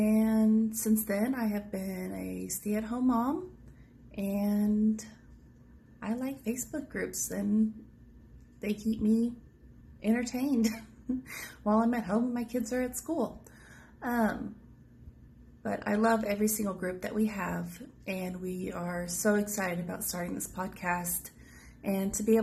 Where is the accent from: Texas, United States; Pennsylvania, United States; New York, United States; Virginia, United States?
Texas, United States; And a little fun fact about me is I am from Texas. I still live in Texas.